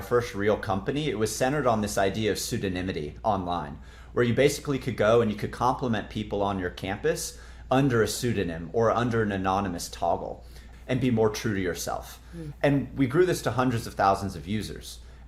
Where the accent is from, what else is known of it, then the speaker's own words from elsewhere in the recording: Atlanta, Georgia, United States; I was born and raised in Atlanta, right in the city. And so I've spent, of course, 30 years of my life in and around Atlanta.